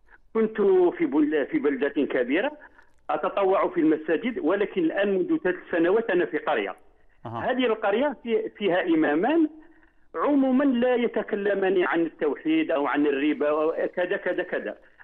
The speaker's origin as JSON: {"language": "Arabic", "country": "Algeria", "said": "وأكثر المنكرات عندنا في الجزائر في الأعراس وأكثر البدع في الجنائز"}